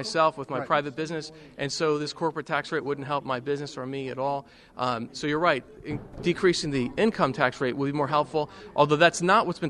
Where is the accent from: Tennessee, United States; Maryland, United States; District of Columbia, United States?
Maryland, United States; I'm from Washington County. We raise the minimum wage in Washington County. Our jobs are going to Pennsylvania, West Virginia, or Virginia.